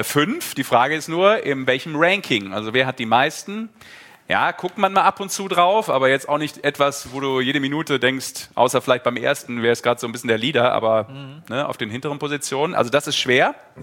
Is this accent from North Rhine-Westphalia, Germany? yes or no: yes; Düsseldorf, North Rhine-Westphalia, Germany; Nur weil ich in Düsseldorf geboren bin, nämlich ich bin einer von denen, der gibt es offen zu, der als Düsseldorfer immer zum Karnevalfeier nach Köln gefahren ist